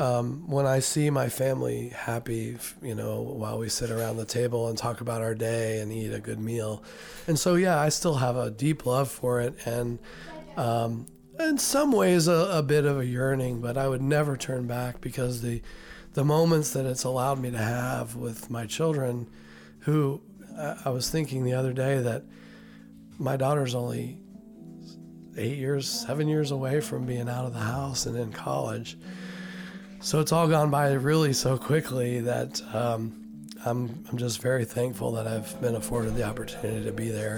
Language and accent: English; Ohio, United States; a poor boy growing up in Southern Ohio